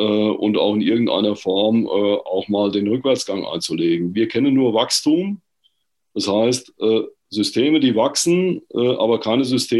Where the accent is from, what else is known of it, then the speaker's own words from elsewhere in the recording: Biebergemünd, Hesse, Germany; ich komme ja aus Besenkassel, kann man ja hier sagen, ne? Irgendwie mit Besenkassel kann doch der eine oder andere was anfangen, also Biebermünd-Kassel.